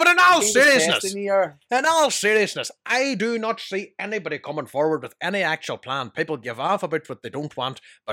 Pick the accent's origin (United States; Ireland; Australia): Ireland; But if that type of reality is not really there for us ourselves as Irish people, it's just not really.